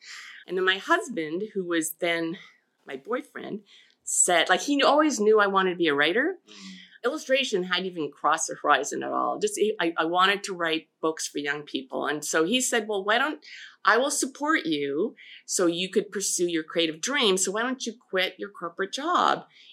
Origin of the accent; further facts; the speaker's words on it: Toronto, Ontario, Canada; I grew up in Toronto, and then I think through a special government plan or program, my father and my mother could afford a house in the outskirts of Toronto in a place called Bramalea.